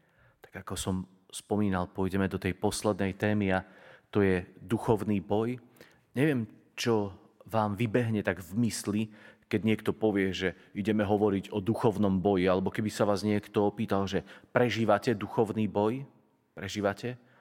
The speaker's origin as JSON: {"language": "Slovak", "region": "Tatras", "country": "Slovakia", "tie": "born there", "said": "že som sa narodil v najkrajšej dedine pod Tatrami, že žijem na Slovensku"}